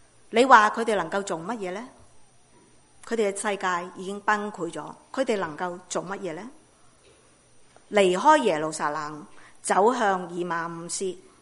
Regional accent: China; 我是中国人，我要用什么说话来到去形容这种心情呢？

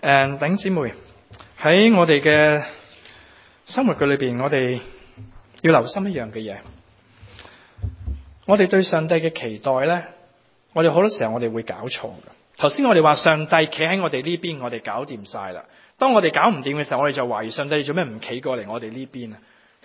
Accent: Guangdong, China; 即系二个食生菜，我哋广东人讲嘅。

